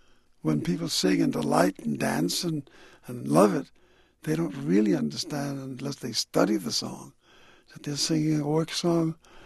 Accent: New York, United States; born there; also born or lived in Caribbean; I was born in New York, and my mother, with her away much of the time looking for work, a lot of times her children were left on their own, and that terrified her. So she took us back to the Caribbean, and for the next 12 years, I shuttled back and forth.

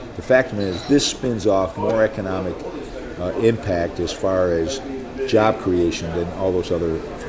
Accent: Buffalo, New York, United States; people we grew up with, in the 60s, whether they were from South Buffalo or I was from the West Side or somebody was from North Side, we're all still friends.

